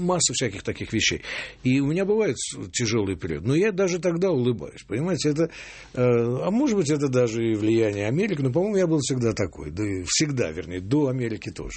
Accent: Tashkent, Uzbekistan; now in Moscow, Russia; я-то не москвич, я из Ташкента, но я тоже себя здесь чувствую вполне дома.

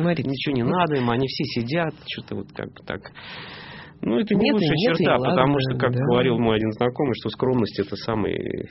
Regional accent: Moscow, Russia; Я просто не люблю, когда закатывают в пластик мой родной город.

